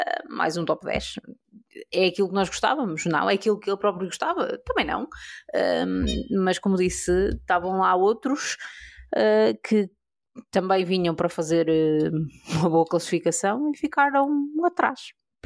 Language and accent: Portuguese; Portugal; temos que aprender nós enquanto portugueses a refriar um bocadinho as nossas expectativas